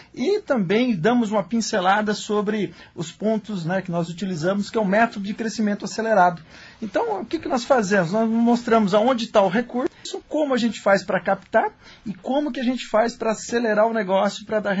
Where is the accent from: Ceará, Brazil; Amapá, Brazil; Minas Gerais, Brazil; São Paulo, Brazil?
São Paulo, Brazil; Campinas; Eu sou de Campinas, né? Então Brotas está a 150 quilômetros de Campinas.